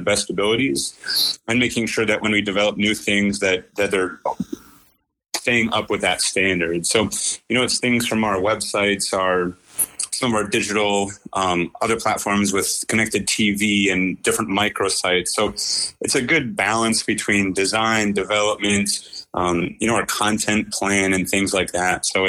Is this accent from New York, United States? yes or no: no; Iowa, United States; I grew up born and raised in Iowa, attended Iowa State University